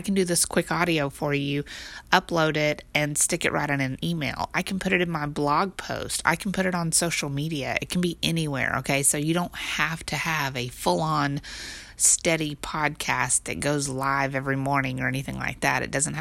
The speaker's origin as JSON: {"language": "English", "region": "Texas", "country": "United States", "accent": "Texan twang", "said": "Well, I'm Texan and I have a twang to me."}